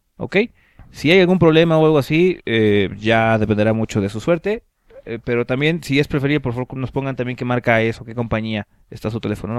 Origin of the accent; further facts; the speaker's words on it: Mexico City, Mexico; soy del DF y me ayudaron muy amablemente